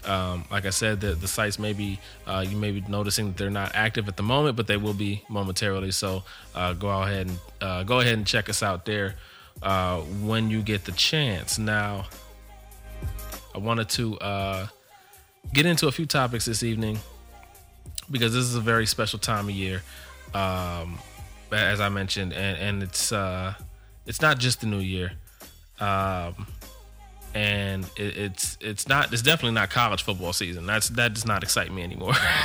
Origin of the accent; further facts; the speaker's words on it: Cleveland, Ohio, United States; You know, I grew up in Ohio. I just came back from Cleveland for the holidays, so shout out to 216 and all my peoples back home in Cleveland.